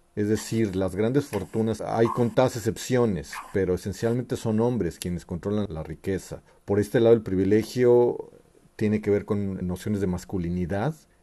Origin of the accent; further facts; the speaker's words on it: Mexico; now in United States; soy un sociólogo mexicano, trabajo en Estados Unidos, en la Universidad de Lehigh